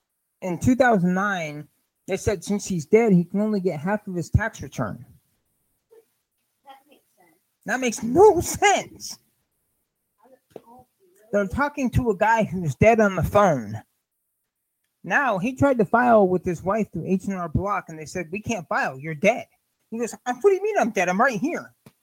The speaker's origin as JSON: {"language": "English", "country": "United States", "said": "I'm just an American that pays my taxes."}